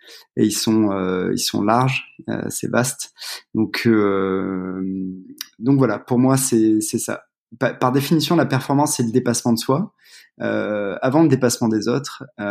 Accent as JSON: {"language": "French", "town": "Valence", "region": "Auvergne-Rhône-Alpes", "country": "France", "tie": "born or raised there", "said": "Et en fait, moi, j'ai grandi à Valence."}